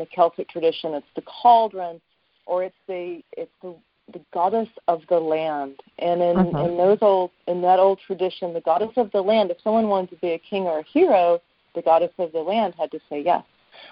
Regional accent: Virginia, United States; and I grew up in Virginia, and we have a farm that was a land grant from the King of England.

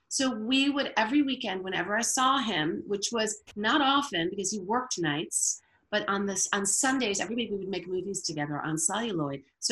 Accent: Brooklyn, New York, United States; I was always a storyteller. Growing up in Brooklyn, my dad, who was actually, his job was in radio.

